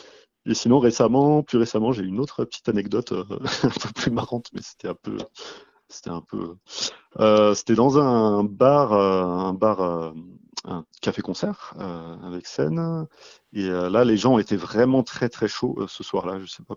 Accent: Grenoble, Auvergne-Rhône-Alpes, France; je suis originaire de Grenoble.

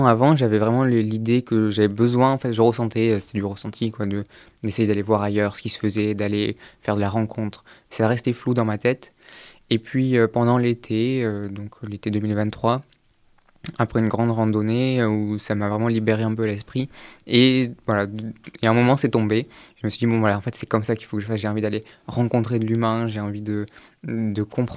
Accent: Bordeaux, Nouvelle-Aquitaine, France; je viens de Bordeaux, donc c'est pas trop loin.

